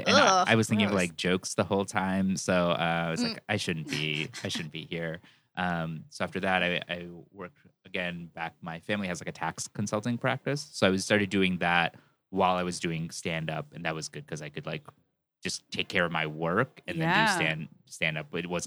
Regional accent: Worcester, Massachusetts, United States; Worcester. It isn't. it's actually, I mean, it's diverse for Massachusetts.

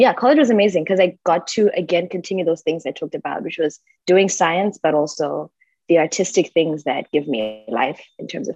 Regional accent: Harare, Zimbabwe; also born or lived in Bulawayo; I was born and raised in Zimbabwe. So I was born in Bulawayo. Both of my parents are Ndebele speaking. My mom also grew up speaking Shona, and then they moved to Harare at some point. So Harare is really the place I call home.

